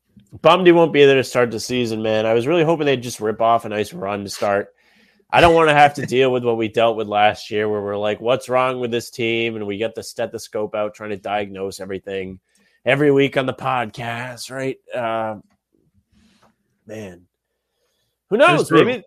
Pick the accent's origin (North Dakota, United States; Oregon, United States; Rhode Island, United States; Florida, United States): Rhode Island, United States; you know, I'm from Rhode Island. He's from Rhode Island.